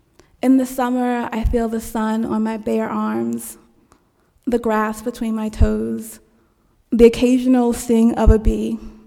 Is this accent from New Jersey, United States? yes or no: yes; Jersey City, New Jersey, United States; also born or lived in East Orange; I grew up in Jersey City and East Orange.